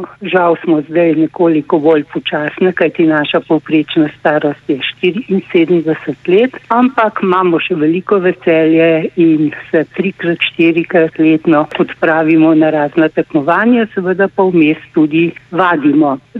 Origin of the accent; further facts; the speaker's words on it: Upper Carniola, Slovenia; Torej, jaz se nisem adaptirala kot Notranjka, da vemo, ker prišlekov nimajo najraje, ne?